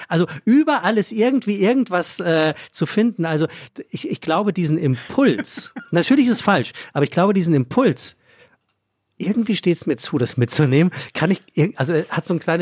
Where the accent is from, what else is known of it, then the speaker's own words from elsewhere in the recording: Hesse, Germany; Ich komme ja aus dem Taunus